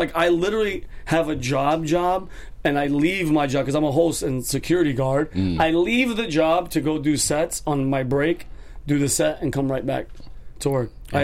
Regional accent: Yonkers, New York, United States; now in Los Angeles, United States; Yeah, from Yonkers.

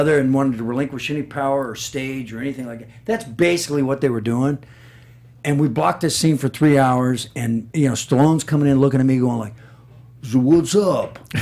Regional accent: Southern United States, United States; I'm not from New York, and I've been hiding my Southern roots my entire career, and really trying to avoid anything that denotes corn fed.

